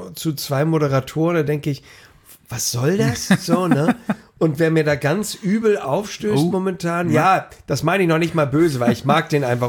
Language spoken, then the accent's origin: German; Hamburg, Germany